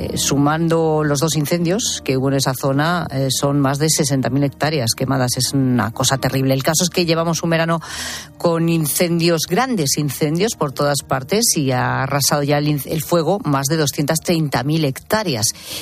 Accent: Castile and León, Spain; la que yo conozco mejor porque es mi tierra, es la Sierra de la Culebra.

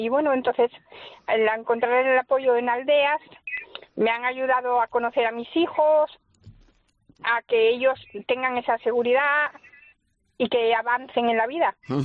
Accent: Grado, Asturias, Spain; now in Oviedo, Spain; A ver, yo soy de Grao, pero llevo años en Oviedo.

